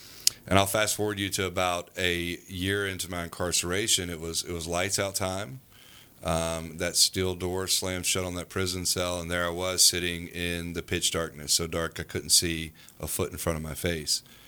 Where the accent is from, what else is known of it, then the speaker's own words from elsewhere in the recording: Tampa, Florida, United States; But I grew up in Tampa, Florida. I started playing football when I was 4 years old.